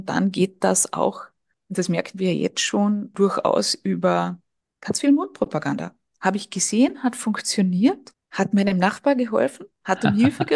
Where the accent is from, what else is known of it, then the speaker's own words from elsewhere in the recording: Austria; ich lebe noch immer als Österreicherin gern in Home of Schrems.